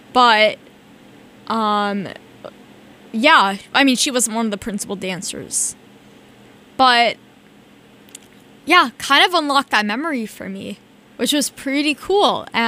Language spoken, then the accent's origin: English; New York, United States; And I remember going in these ballet performances because I grew up in New York.